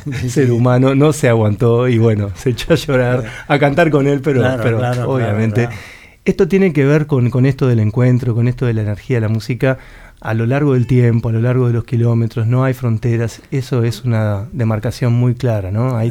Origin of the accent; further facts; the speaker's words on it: Montevideo, Uruguay; Me dice, ¿de dónde sos? De Montevideo. Ah, de Uruguay, me dice. Sí, claro. Porque viste que nos dicen que somos de Argentina, porque el Río de la Plata, bla, bla.